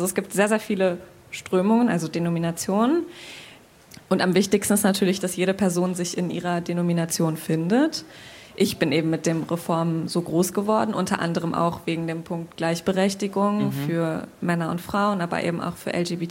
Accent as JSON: {"language": "German", "town": "Hanover", "region": "Lower Saxony", "country": "Germany", "tie": "born or raised there", "said": "In Hannover."}